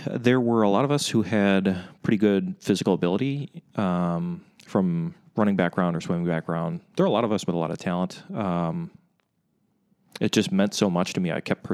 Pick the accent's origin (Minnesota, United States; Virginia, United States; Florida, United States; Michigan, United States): Minnesota, United States; St. Paul; It technically was my hometown race.